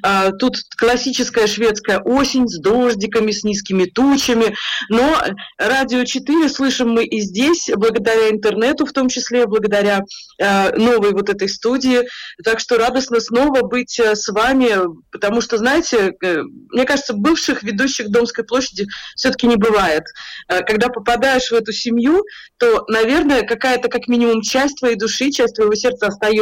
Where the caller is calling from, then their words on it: Stockholm, Stockholm County, Sweden; Я из Стокгольма. Тут действительно вот холодно и промозгло, поэтому я звучу простуженно. Тут классическая шведская осень с дождиками, с низкими тучами.